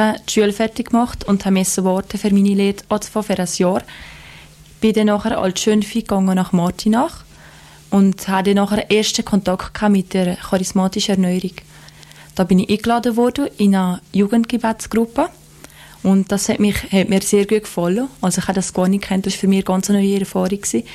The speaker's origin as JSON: {"language": "German", "region": "Valais", "country": "Switzerland", "tie": "born or raised there", "said": "ich bin jetzt 23-jährig und wie ihr gesagt, ich komme aus Falaldo. Und ich bin aufgewachsen, aber wie meist im Oberwallis in einer katholischen Kirche"}